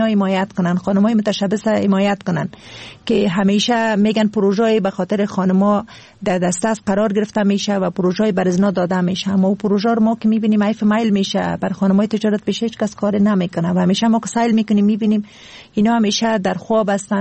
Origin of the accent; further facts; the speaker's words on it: Kabul, Afghanistan; خودم از کابل هستم